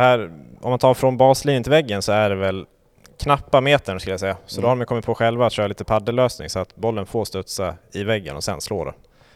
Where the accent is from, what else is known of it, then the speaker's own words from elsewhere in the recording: Falun, Dalarna County, Sweden; Jag är från Falun, exakt.